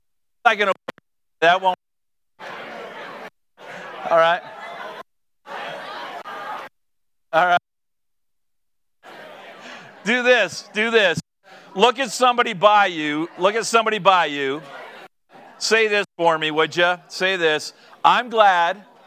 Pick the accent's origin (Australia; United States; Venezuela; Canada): Canada; I'm obviously from Canada.